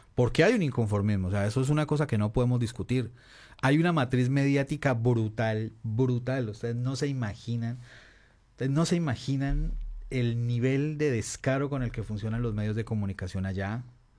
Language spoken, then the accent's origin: Spanish; Colombia; Colombia es un país, y yo lo digo como colombiano